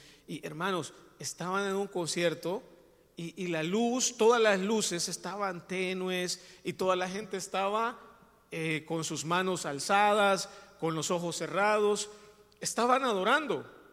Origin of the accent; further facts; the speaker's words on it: El Salvador; ¿Y tú de dónde eres? Ah, pues yo soy del Salvador.